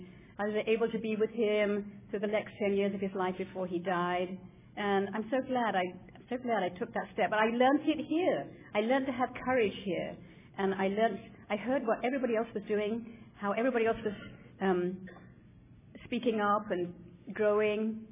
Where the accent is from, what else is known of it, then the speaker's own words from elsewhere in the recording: United Kingdom; moved away; And it's not just because I'm British, but that is part of it too.